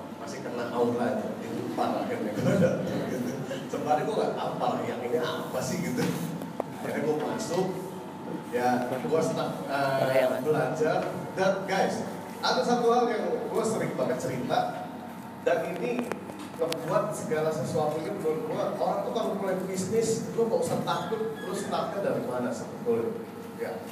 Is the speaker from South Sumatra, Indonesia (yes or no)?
yes; Tanjung Enim, South Sumatra, Indonesia; Lo lagi asal mana sih? Palembang, gue. Palembangnya mana? Tanjung Enim.